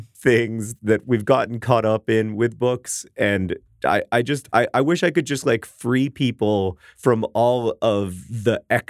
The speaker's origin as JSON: {"language": "English", "town": "Drøbak", "region": "Akershus", "country": "Norway", "second_language": "English", "said": "I am from Norway. Drabach"}